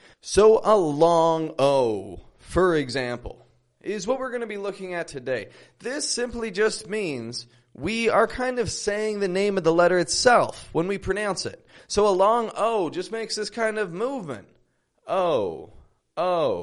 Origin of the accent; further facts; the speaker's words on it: Toronto, Ontario, Canada; now in Mexico; I'm from Toronto, and I live in Mexico at the moment.